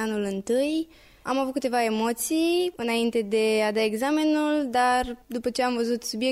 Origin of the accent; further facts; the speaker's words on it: Craiova, Dolj, Romania; Din Craiova.